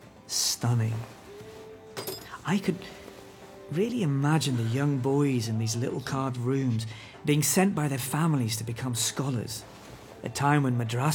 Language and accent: English; United Kingdom; I'm British and my family was originally from Pakistan.